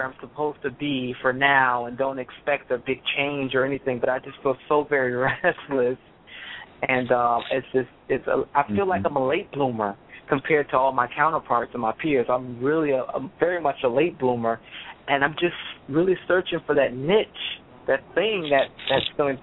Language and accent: English; Miami, Florida, United States; I'm from Miami.